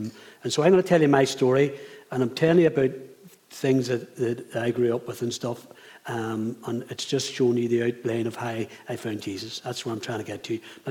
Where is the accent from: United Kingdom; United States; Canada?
United Kingdom; Belfast, Northern Ireland; 1961. I was born and born in East Belfast.